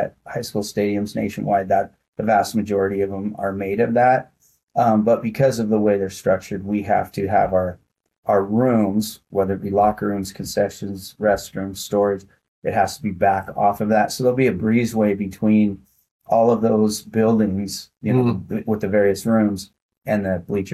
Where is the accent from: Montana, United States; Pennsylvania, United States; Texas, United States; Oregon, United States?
Montana, United States; Glasgow; I grew up in Glasgow, and we'd either have our divisional meet here in Billings at Metro Park, or we'd have our state meet here.